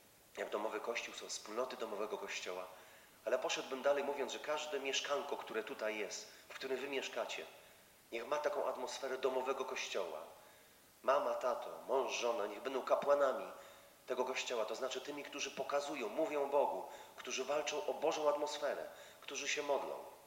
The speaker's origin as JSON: {"language": "Polish", "town": "Krynica-Zdrój", "region": "Lesser Poland", "country": "Poland", "said": "jestem osobą wierzącą, nie życzę sobie na taki temat. Jak wiecie, pochodzę z Krynicy, Zdroju, Krynicy Górskiej."}